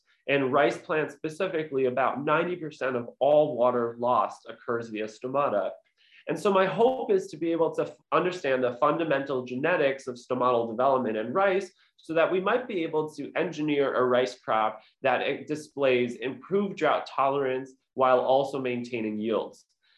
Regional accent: New York, United States; So I grew up on Long Island, New York, where my parents operated a small takeout lunch restaurant.

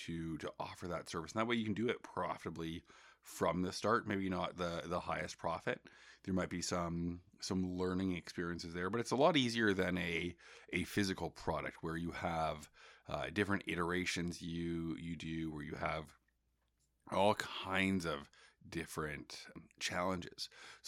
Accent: Toronto, Ontario, Canada; Well, I'm from Toronto, so I got to say the food.

